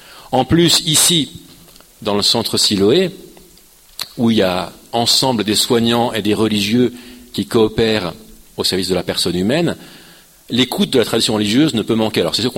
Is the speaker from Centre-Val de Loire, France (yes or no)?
no; Paris, Île-de-France, France; accent: Parisian; Par ailleurs, je suis parisien, ce qui a beaucoup d'avantages, mais aussi un inconvénient.